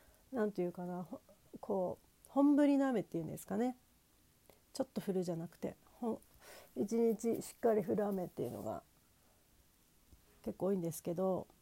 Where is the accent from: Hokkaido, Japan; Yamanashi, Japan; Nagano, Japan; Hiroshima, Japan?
Nagano, Japan; now in Nagoya, Japan; まだ長野はねちょっとまだ寒いんであれですけど、名古屋に住んでると